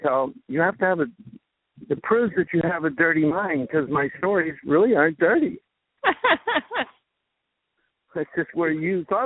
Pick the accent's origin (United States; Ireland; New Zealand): Ireland; a lot of people say it has to do with being Irish. We're full of baloney. And I'm an Irish man.